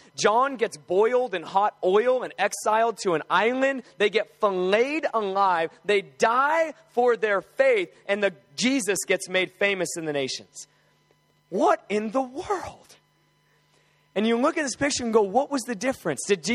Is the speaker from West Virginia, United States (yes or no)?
no; Alaska, United States; I worked on commercial fishing boats growing up. I'm from Alaska originally.